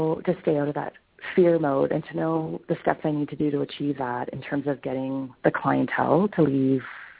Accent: Calgary, Alberta, Canada; from Calgary.

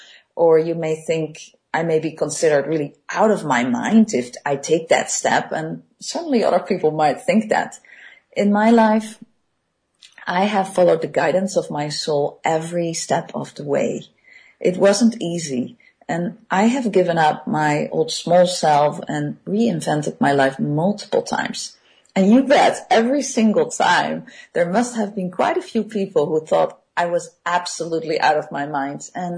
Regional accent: Netherlands; And I came with a team from Singapore. And he was also Dutch.

